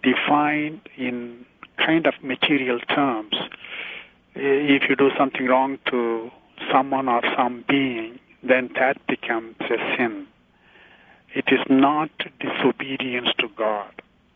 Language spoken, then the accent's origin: English; India; I'm from India, we as children used to play snake and ladder.